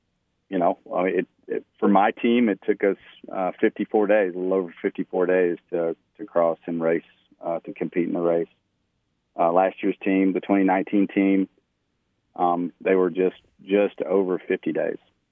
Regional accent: Mobile, Alabama, United States; You know, Mobile is my hometown. Got a lot of family that's still there. You know, no matter where we go, it's Mobile is always our home.

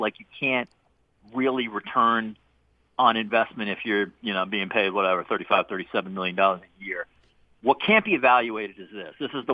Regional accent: United States; also born or lived in New York; now in Toronto, Canada; I will say as an American in living in Toronto, it's just crazy, like, how much analysis there is on that team.

